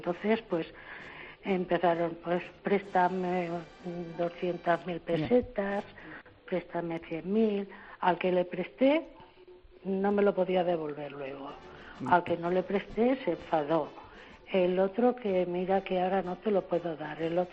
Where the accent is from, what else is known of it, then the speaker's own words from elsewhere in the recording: Albacete, Castilla-La Mancha, Spain; Soy de Albacete, lo mismo que tú.